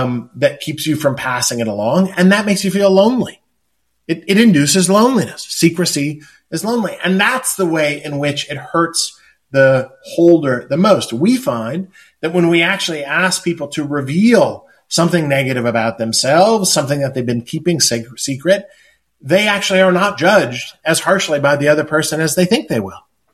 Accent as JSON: {"language": "English", "region": "Midwest", "country": "United States", "tie": "born or raised there", "said": "which is a kid growing up in the Midwest in a Lutheran church."}